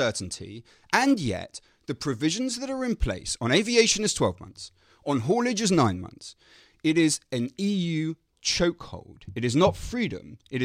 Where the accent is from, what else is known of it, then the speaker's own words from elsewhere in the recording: United Kingdom; genuinely it shocks me as a British patriot that it has taken some sort of mainstream position in our society.